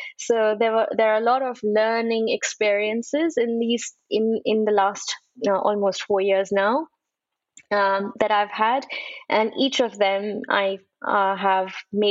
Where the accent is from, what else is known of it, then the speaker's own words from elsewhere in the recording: Mumbai, Maharashtra, India; I was born and raised in Mumbai in India. And just being born in the time that I was born, which is in the early 80s